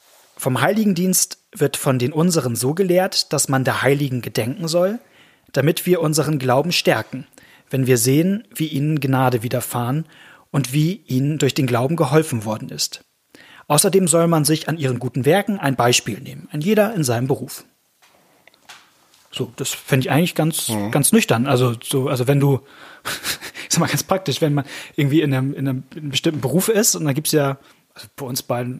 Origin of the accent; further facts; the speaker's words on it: Northern Germany, Germany; Und das kennt man so als Norddeutscher, gemeiner Norddeutscher